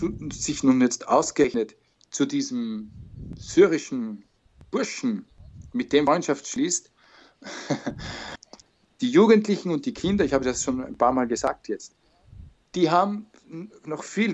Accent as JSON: {"language": "German", "town": "Eferding", "region": "Upper Austria", "country": "Austria", "tie": "born or raised there", "said": "Auf diesem Feldweg im Bezirk Everding, wo ich aufgewachsen bin."}